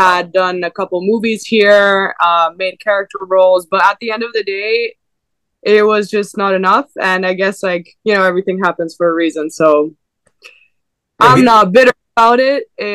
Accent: Ticino, Switzerland; first language English; also born or lived in Bern; I'm from here. I'm from Switzerland, born in Bern, the capital.

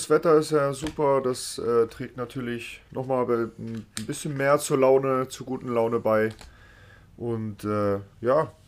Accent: Frankfurt, Hesse, Germany; born or raised there; also born or lived in Wolfsburg

